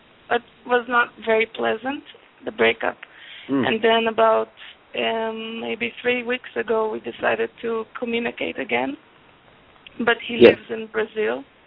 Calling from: Israel; I'm calling from Israel.

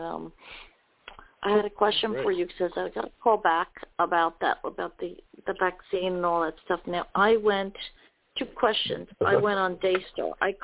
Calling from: New Jersey, United States; Okay, this is … from New Jersey.

